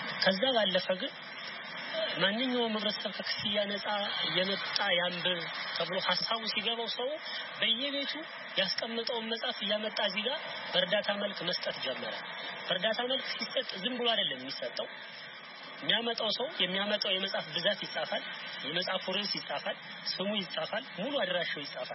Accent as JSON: {"language": "Amharic", "town": "Bahir Dar", "region": "Amhara", "country": "Ethiopia", "tie": "born or raised there", "said": "ተወልጄ ያደኩት እዚህ ባህር ዳር ከተማ ውስጥ ነው።"}